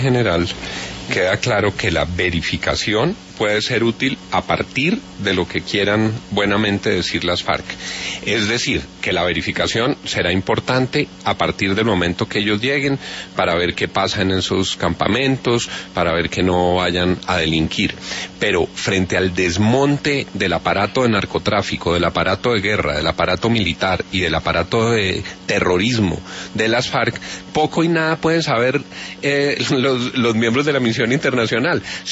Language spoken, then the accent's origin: Spanish; Colombia; yo como colombiano